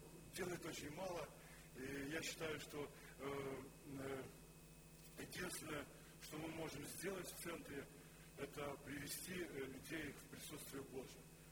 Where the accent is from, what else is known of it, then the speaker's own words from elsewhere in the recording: Lithuania; Russian is a second language; now in Ukraine; я сам литовец … но уже 8 лет живу на Украине